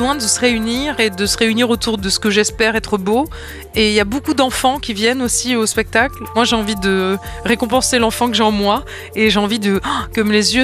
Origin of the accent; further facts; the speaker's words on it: Nice, Provence-Alpes-Côte d'Azur, France; parce que je viens de Nice